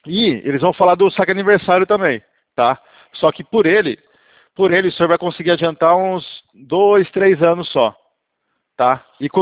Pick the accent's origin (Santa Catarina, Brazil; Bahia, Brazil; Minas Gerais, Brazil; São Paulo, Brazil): São Paulo, Brazil; Bauru; sou de Bauru